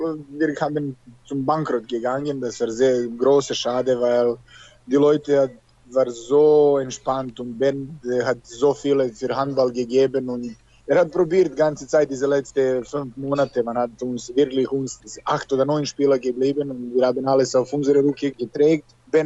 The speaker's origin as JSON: {"language": "German", "country": "Serbia", "second_language": "German", "said": "War ein bisschen schwerer, Deutsch zu lernen, weil das ist germanische Sprache und ich komme aus Serbien, das ist slowenische Sprache."}